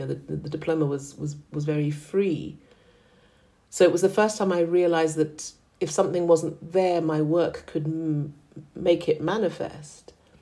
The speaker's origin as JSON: {"language": "English", "country": "Ghana", "tie": "born or raised there", "said": "But you know, I grew up in Ghana. I mean, we did have things like that."}